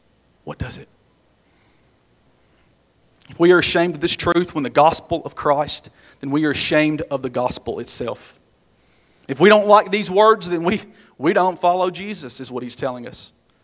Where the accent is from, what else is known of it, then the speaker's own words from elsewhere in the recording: United States; I'm a fully embraced American, okay? I have a 55-inch TV in my bonus room. I am an American, I promise.